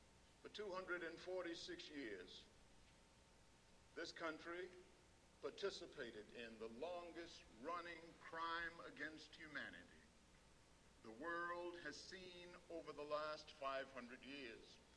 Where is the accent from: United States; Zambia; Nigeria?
United States; Southern United States; I grew up in the Old South. I never met a white person until I was 21 years old.